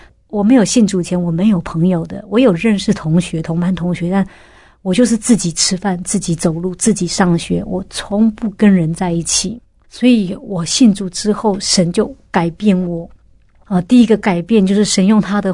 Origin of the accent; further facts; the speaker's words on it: Taiwan; first language nan; 一个台湾土生土长的孩子，包括我自己在内，这都是很困难的。不要说外语，我以前连国语都讲不好，我家是讲闽南语的。